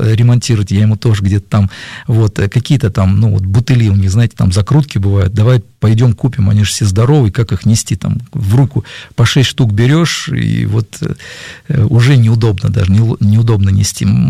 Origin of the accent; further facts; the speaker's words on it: Mariupol, Donetsk Oblast, Ukraine; Я так рос на Украине, тогда это назывался Жданов, вот сейчас это Мариуполь.